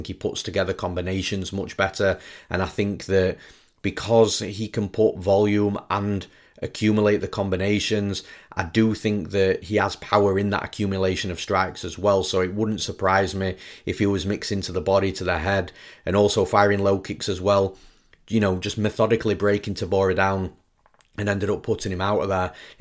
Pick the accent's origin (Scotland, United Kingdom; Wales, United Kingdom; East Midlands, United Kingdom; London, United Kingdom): London, United Kingdom; my home country this weekend in London, England.